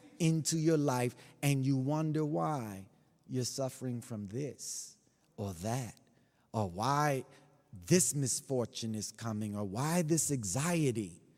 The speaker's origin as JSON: {"language": "English", "country": "United States", "tie": "born or raised there", "said": "But, you know, we just growing up in America, you know."}